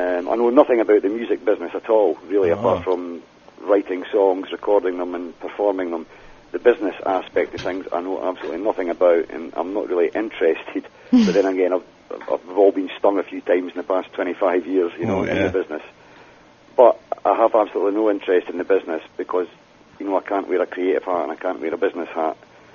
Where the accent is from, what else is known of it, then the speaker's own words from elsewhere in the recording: Timmins, Ontario, Canada; born there; Yeah, I was born in Timmins, Ontario.